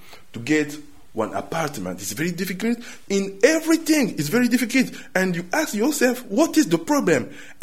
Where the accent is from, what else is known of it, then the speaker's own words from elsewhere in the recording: Kinshasa, DR Congo; now in Belgium; When I was young in Kinshasa, I read Tintin in Congo.